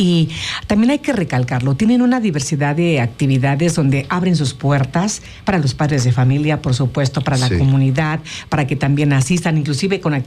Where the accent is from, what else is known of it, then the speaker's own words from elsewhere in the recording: Cuernavaca, Morelos, Mexico; also born or lived in Mexico City, Mexico; yo nací en la Ciudad de México, pero yo viví a partir de los 11 años en el centro, Galeana